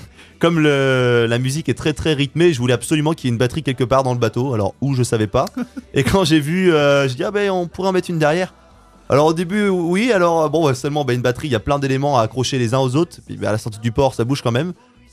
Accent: Île d'Yeu, Pays de la Loire, France; comme je suis originaire de l'Île-Dieu, je voulais vraiment que ça ait ce goût-là.

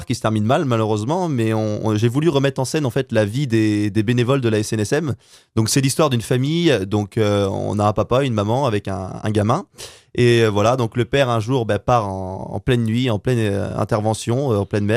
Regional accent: Île d'Yeu, Pays de la Loire, France; comme je suis originaire de l'Île-Dieu, je voulais vraiment que ça ait ce goût-là.

